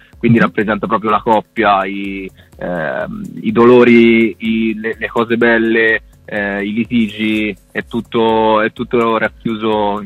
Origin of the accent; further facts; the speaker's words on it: Florence, Tuscany, Italy; io sono di Firenze, diciamo vicino a Firenze, sono in un paesino sperduto